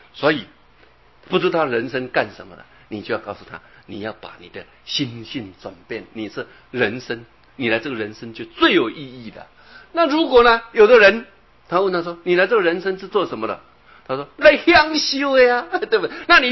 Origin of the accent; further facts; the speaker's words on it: China; 如果我们中国人，如果有一个人也倡导一下